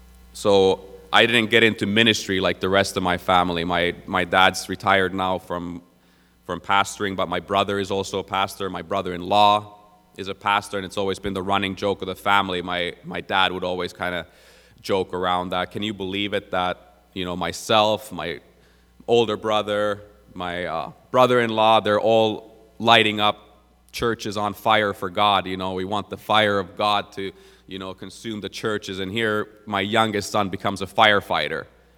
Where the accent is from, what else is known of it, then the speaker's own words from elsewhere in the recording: Florida, United States; moved away as an adult; also born or lived in Finland; now in British Columbia, Canada; I was born in Finland. I was 11 years old when we moved to South Florida. I grew up in Florida. My dad pastored the Pentecostal church there for 12 years. I lived in Florida for a total of 16 years myself. I moved here to BC in 2010.